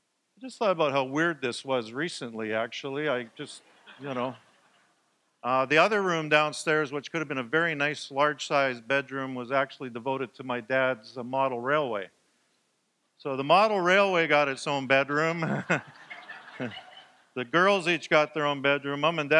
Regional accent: Edmonton, Alberta, Canada; For me, I have great memories of the family table. I was raised in Edmonton.

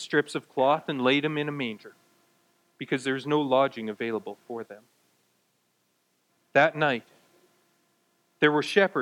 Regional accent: Edmonton, Alberta, Canada; I'm from Edmonton, the city of champions, which is awesome if you're in the 70s or 80s when the sports teams were winning championships. When you grew up in the 90s, it just didn't really make sense.

